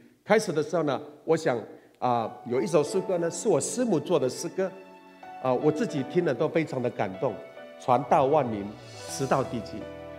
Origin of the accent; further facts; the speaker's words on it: Taiwan; 我是台湾的原住民高山族以前有人叫我们山地人